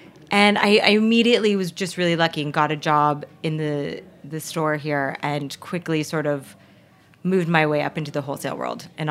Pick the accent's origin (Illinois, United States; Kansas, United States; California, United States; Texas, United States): California, United States; San Diego; moved away as an adult; I grew up in San Diego. I moved to New York when I was 21.